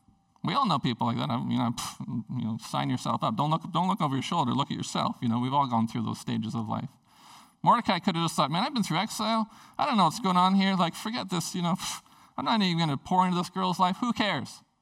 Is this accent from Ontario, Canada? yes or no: no; Prince Rupert, British Columbia, Canada; So when I grew up in Prince Rupert